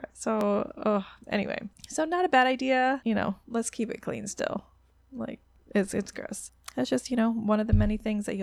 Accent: Florida, United States; I mean, obviously, I'm from Florida, so I have probably better things to say about it than other people would.

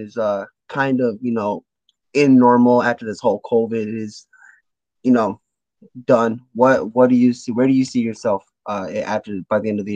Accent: Connecticut, United States; And I'm from Connecticut, and I've never been to Test of Strength until last October.

